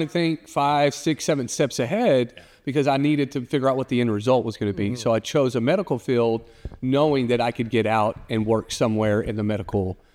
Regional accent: Dallas, Texas, United States; I started out in an urban city, Oak Cliff, which is a small suburb of Dallas.

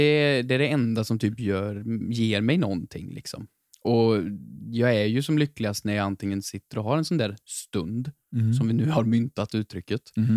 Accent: Sunne, Värmland, Sweden; När jag var hemma i Sunne. Man gick fortfarande i högstadiet ungefär.

